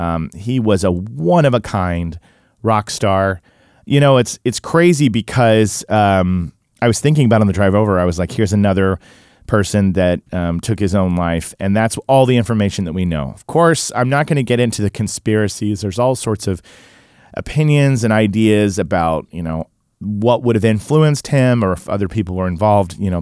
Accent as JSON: {"language": "English", "town": "Tulsa", "region": "Oklahoma", "country": "United States", "tie": "born or raised there", "said": "somebody like me who grew up in Tulsa, those didn't make it to me. Are you kidding me?"}